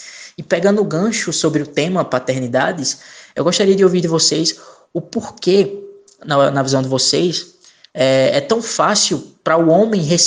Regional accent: Caruaru, Pernambuco, Brazil; tenho 22 anos, sou de Caruaru, Pernambuco.

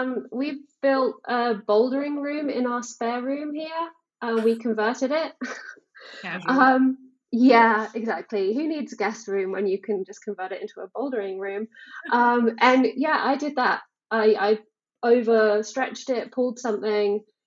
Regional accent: United Kingdom; moved away as an adult; now in Austria; I am British originally. I live in the Austrian Alps. I've been here for 10 years now. I have a very bizarre story. I grew up in the UK.

